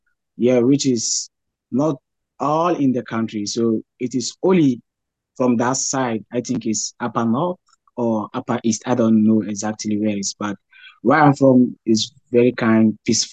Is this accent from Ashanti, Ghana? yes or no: yes; Kumasi, Ashanti, Ghana; I'm from the city. I'm from Ghana, and I'm from a city called Kumasi, which is the second largest city in Ghana. Accra is the capital city or capital town of Ghana. So I'm from Kumasi, which is a good city.